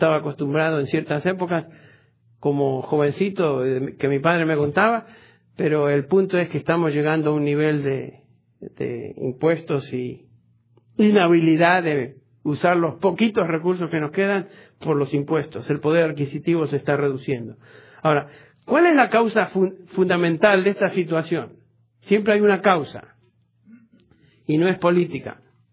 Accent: Argentina; moved away; Yo vine de Argentina hace muchos años.

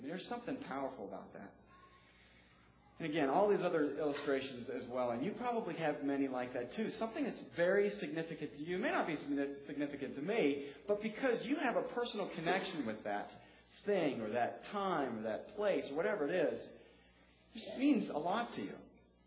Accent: Youngstown, Ohio, United States; And the reason for that is because I'm from Youngstown.

